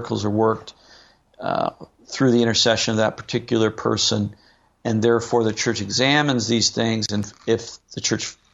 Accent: St. Louis, Missouri, United States; really, I'm being from St. Louis, impacted me

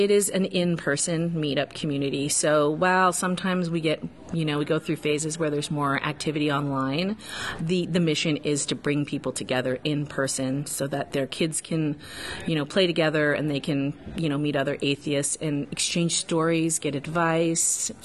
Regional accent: Toronto, Ontario, Canada; also born or lived in Houston; now in Richmond, United States; I live in Richmond, Virginia, by way of Houston, Texas, and I'm originally from Toronto, Canada.

